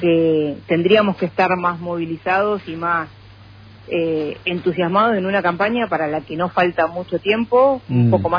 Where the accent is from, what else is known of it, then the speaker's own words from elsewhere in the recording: Comodoro Rivadavia, Chubut, Argentina; en un lugar chico, como Comodoro, donde los que nacimos y nos criamos en Comodoro